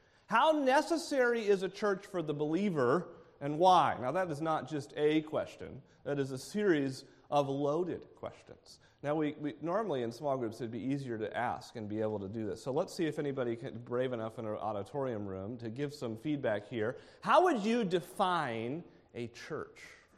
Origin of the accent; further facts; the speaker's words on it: United States; although I'm only an American, so I can only equate it to America.